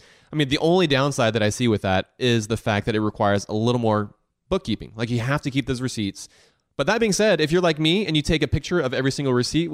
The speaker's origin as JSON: {"language": "English", "region": "Southern United States", "country": "United States", "tie": "born or raised there", "said": "Yeah, I'm not really from the South either. I grew up here in the South, but you know, my dad's from the Midwest and my mom's Korean"}